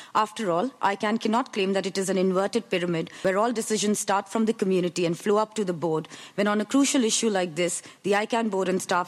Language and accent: English; India; I'm from India, and this is a follow-up question.